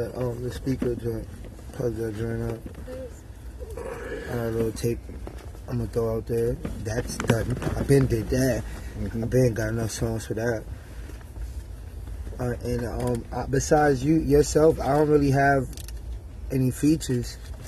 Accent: New York, United States; I'm from New York.

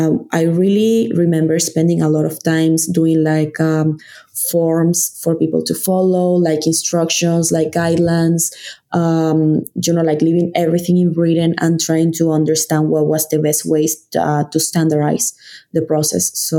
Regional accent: Venezuela; now in United States; I'm Latino myself. I'm from Venezuela.

